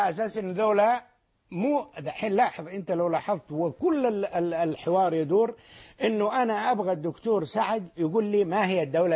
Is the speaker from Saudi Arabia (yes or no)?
yes; Saudi Arabia; لا، ليست دول إسلامية بالمفهوم الذي عندنا في المملكة العربية السعودية